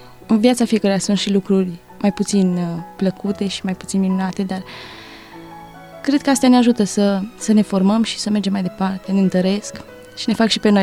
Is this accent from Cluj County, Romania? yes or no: yes; Cluj-Napoca, Cluj County, Romania; și sunt din Cluj. Sunt student aici, la Universitatea de Științe Agricole și Medicină Veterinară, anul 3